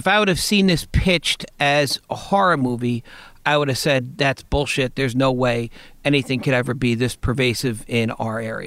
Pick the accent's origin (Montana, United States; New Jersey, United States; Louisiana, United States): New Jersey, United States; I grew up in Bergen County since I was a baby, yeah.